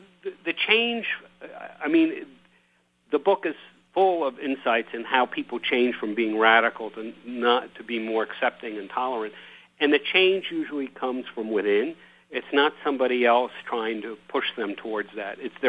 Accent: United States; Okay, I understand as an American, I feel glad about that.

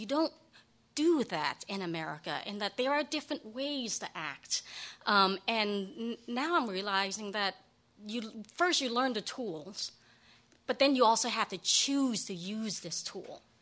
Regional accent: Cambodia; When I was growing up in the Khmer Rouge, and after my parents were killed and I ended up at various different camps and then at a child soldiers camp

